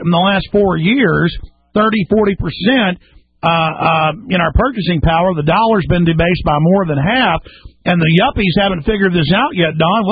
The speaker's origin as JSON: {"language": "English", "town": "Dallas", "region": "Texas", "country": "United States", "tie": "born or raised there", "said": "Growing up in Dallas, drag racing was big"}